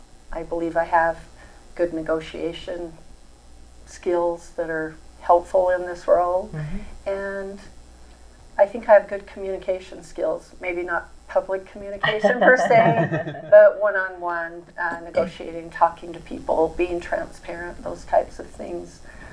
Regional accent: Cedar City, Utah, United States; Well, I was born and raised here in Cedar City. This is my hometown. I graduated from Cedar High and went to SUU, studied accounting.

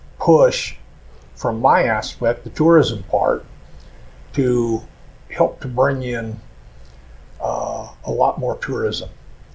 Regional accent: Nevada, United States; I'm originally from Nevada. My wife is a native of Cedar City.

